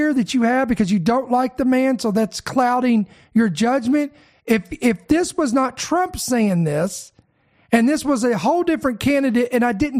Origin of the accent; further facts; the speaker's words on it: United States; I get to vote. I'm an American. I have a civil duty to vote.